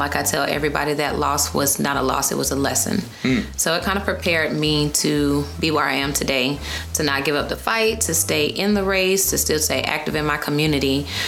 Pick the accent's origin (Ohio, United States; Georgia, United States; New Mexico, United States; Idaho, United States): Georgia, United States; also born or lived in Savannah; I was born in Savannah, Georgia. We moved here because my father was military. So part of my life was on Fort Gordon. And then half of my life was basically in District 5 and partially 1.